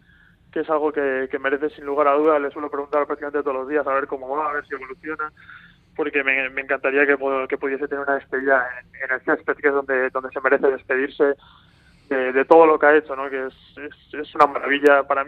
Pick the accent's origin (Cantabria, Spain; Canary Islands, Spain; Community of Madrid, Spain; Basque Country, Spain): Basque Country, Spain; San Sebastián; porque somos los dos de Donosti